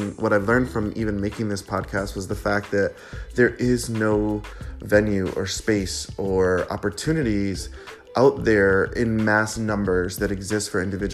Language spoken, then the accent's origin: English; East Coast, United States; now in Chicago, United States; I grew up on the East Coast. I now am living in the beautiful city of Chicago, Illinois.